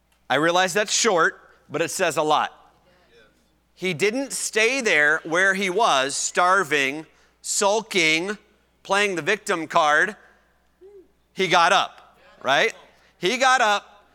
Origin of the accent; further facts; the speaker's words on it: Indiana, United States; growing up in Indiana, at least in 1988, not many people